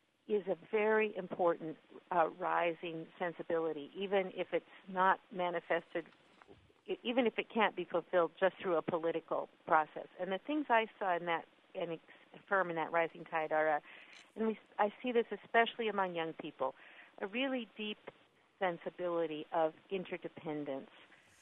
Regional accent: Pacific Northwest, United States; I come from the Pacific Northwest where the Puget Sound tides come in and out

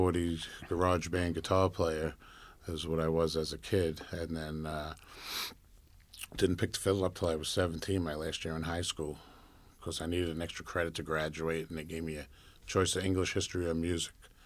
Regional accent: Brooklyn, New York, United States; it goes back to the way I grew up in East Flatbush in Brooklyn with a very Irish and Italian Catholic neighborhood.

